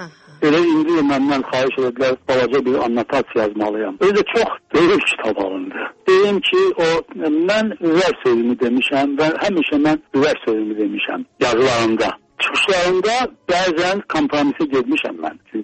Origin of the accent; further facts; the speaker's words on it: Baku, Azerbaijan; now in Moscow, Russia; ya gərək mən Moskvalı Azərbaycanlıyam, Moskvalı Bakılıyam ya da Bakılı Moskviç.